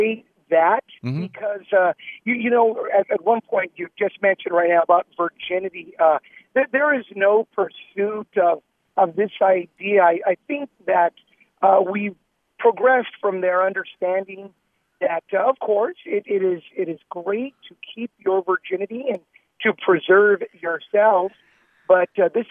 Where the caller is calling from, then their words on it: Los Angeles, California, United States; I'm actually calling from Tommy on Beverly and Rampart.